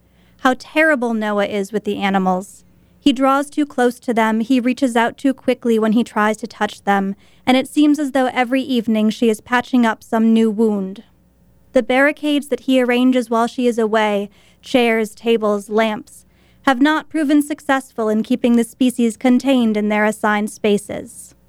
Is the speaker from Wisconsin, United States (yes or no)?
yes; Wisconsin, United States; I grew up in Wisconsin.